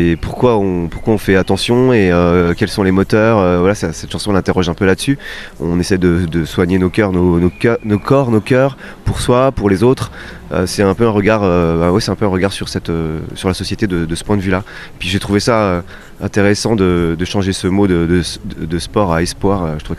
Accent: Nancy, Grand Est, France; c'est un collectif lorrain, moi je viens de Nancy.

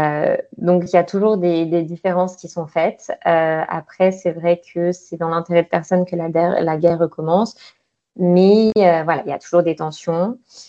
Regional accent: France; En tant que Française, effectivement, on s'attend pas du tout à vivre ce genre d'événement.

